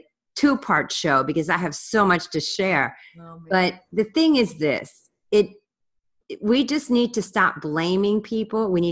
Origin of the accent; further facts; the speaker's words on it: United States; You know, I remember when I used to go to Europe when I was a teenager, and, you know, you'd go there and you'd feel such pride because you were an American.